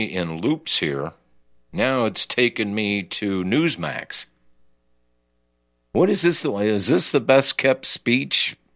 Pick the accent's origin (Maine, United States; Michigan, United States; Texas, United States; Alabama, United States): Texas, United States; I'm from Texas, folks, and I can smell that guy from here.